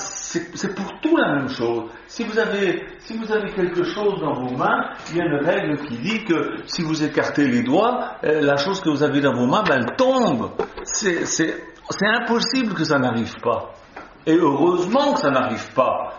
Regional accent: Switzerland; Quand je vais à l'ambassade suisse, parce que je suis suisse

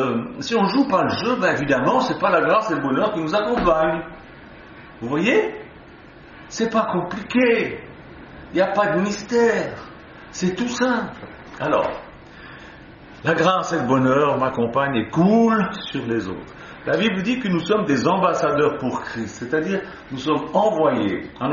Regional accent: Switzerland; Quand je vais à l'ambassade suisse, parce que je suis suisse

